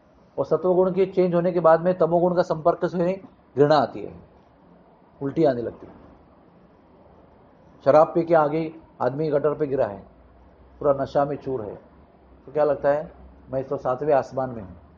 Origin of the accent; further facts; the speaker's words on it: South India, India; मैं south Indian हूँ